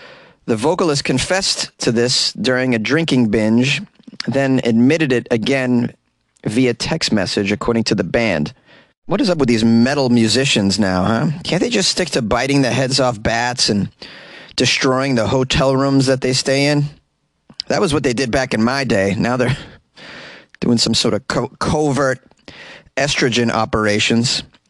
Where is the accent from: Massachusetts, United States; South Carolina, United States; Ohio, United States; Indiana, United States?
Massachusetts, United States; Boston; I'm from Boston, and we don't do it like that.